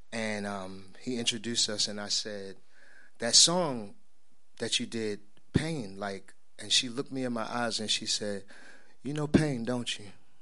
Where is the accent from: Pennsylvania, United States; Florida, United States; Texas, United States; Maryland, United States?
Maryland, United States; Baltimore; also born or lived in New York; And I was born in New York. She moved to New York as a poet, you know, like artists do. My early memories of going to Greenwich Village and just being just surrounded by creativity. We moved to Baltimore.